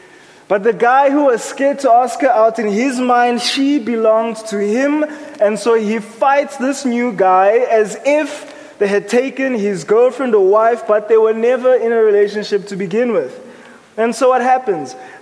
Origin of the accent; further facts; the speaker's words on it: Johannesburg, Gauteng, South Africa; Growing up in Hillbrow, I'm very aware of what is known as gang violence.